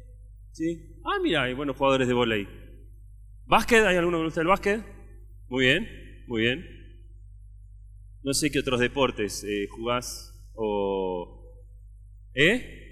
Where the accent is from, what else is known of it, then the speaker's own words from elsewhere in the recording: Argentina; Soy de Argentina.